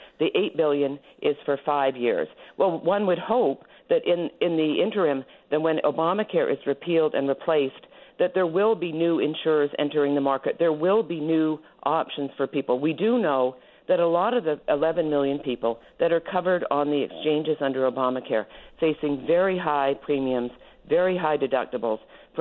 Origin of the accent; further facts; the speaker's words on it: Canada; now in United States; because I did grow up in Canada. I am Canadian. I grew up under a single-payer healthcare system.